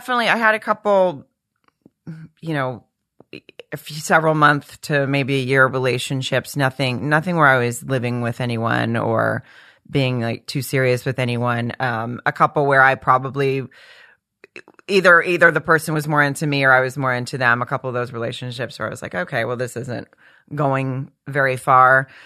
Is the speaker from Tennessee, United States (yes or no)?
no; Arkansas, United States; especially growing up in Arkansas, I was more of a college football fan.